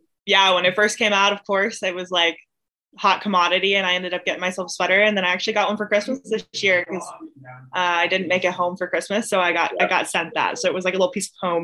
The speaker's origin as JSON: {"language": "English", "town": "Liverpool", "region": "Nova Scotia", "country": "Canada", "tie": "born or raised there", "said": "And growing up in Liverpool, Nova Scotia, there wasn't a ton going on outside of school"}